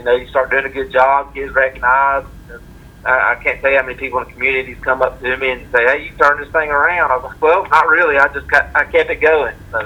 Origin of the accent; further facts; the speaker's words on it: Oxford, Alabama, United States; and I grew up in Oxford, which is only about an hour from Georgia.